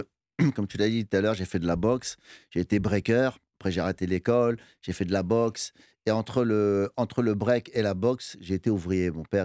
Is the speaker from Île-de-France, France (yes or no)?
yes; Sarcelles, Île-de-France, France; Et en plus, nous, on vient de Sarcelles, c'est pas pareil.